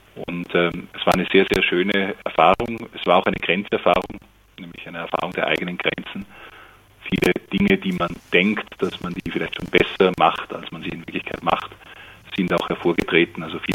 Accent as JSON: {"language": "German", "country": "Austria", "tie": "born or raised there", "said": "mit 20 Jahren bin ich zu Fuß von meiner Heimat in Österreich 3000 Kilometer nach Santiago de Compostela"}